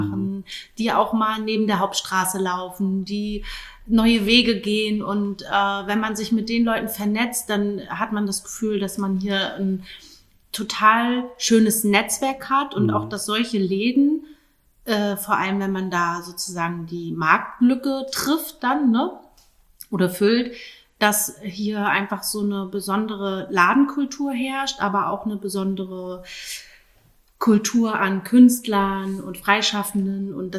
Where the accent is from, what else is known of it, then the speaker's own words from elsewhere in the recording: Schwerin, Mecklenburg-Vorpommern, Germany; born there; also born or lived in Potsdam; bin aber selber gebürtige Schwerinerin und nach dem Studium gab es ja natürlich ganz viele offene Türen, aber ich bin wieder zurückgekommen